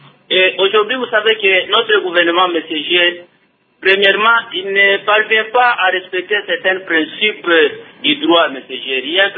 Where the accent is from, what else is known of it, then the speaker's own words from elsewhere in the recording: Lubumbashi, Haut-Katanga, DR Congo; Je vais vous donner l'exemple d'ici chez nous à Lubumbashi